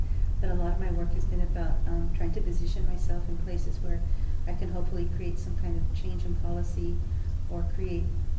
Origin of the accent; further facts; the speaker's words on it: California, United States; also born or lived in Midwest; so I grew up in the Midwest, and then my parents moved to Southern California in a very rural area. So I also grew up around Mexicanos, who were mostly migrants because there's a lot of agriculture.